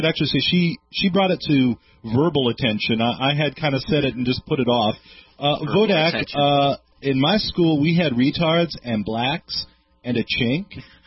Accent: Brooklyn, New York, United States; I grew up in Brooklyn. I was the only white kid to go to my school.

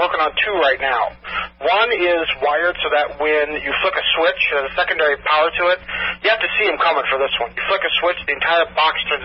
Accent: St. Louis, Missouri, United States; St. Louis, Missouri.

